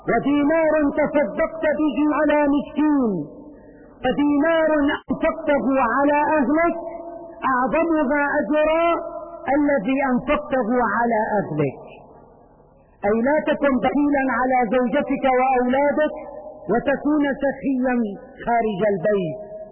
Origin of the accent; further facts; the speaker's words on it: Syria; نحن كسوريين نعاقب اليوم بحصار اقتصادي مخيف وفظيع